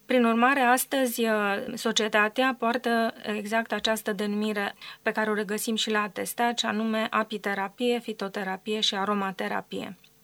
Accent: Cluj-Napoca, Cluj County, Romania; s-a desfășurat la Cluj-Napoca în același an, în luna noiembrie. Un simpozion foarte drag nou pentru că a fost găzduit de orașul meu natal.

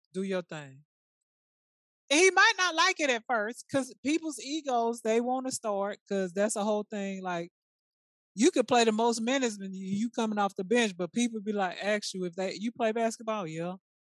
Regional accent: Tennessee, United States; I gotta find somebody to root for, and it might as well be in my home state. Go Grizzlies!

